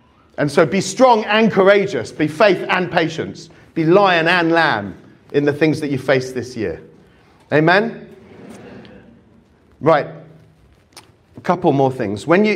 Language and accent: English; Cyprus; I come from Cyprus. In Cyprus, the most popular word in the country is tomorrow.